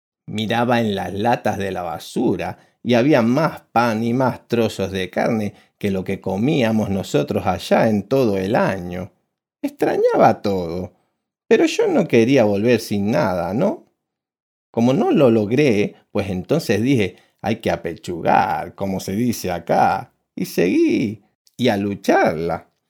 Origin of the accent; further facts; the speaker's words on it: Galicia, Spain; moved away as an adult; now in Uruguay; Yo soy gallego de los gallegos de verdad. Tengo 84 años, entonces imagínate, me vine con 26 años y a luchar.